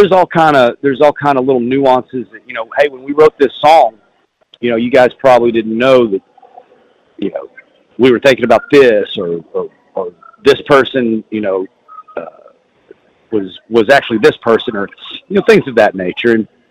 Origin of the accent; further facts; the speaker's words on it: Texas, United States; I am from Texas, but my mother's whole side is from Oklahoma, and we, you know, so close enough.